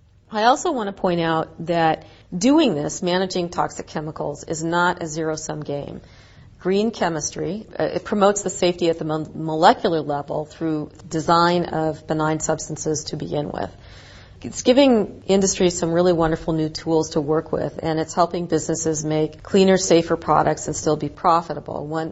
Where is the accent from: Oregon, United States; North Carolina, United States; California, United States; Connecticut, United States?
Oregon, United States; My home state of Oregon, unfortunately, was unable to get a ban through the legislature in just this year.